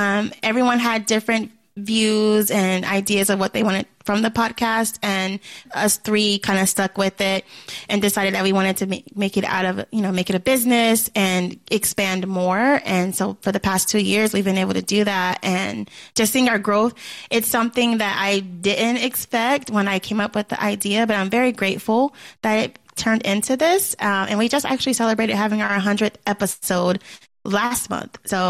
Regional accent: Georgia, United States; So I'm originally from Georgia, and I was home with my family.

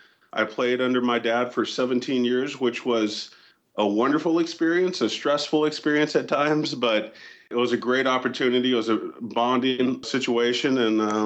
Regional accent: Houston, Texas, United States

